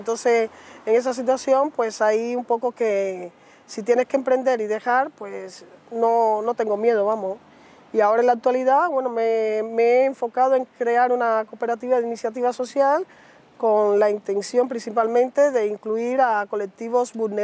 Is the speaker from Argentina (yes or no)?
no; Cuba; nosotros como cubanas y cubanos, pues estamos también un poco visibilizando ese tipo de proyectos y formándonos para activar lo que es el emprendimiento también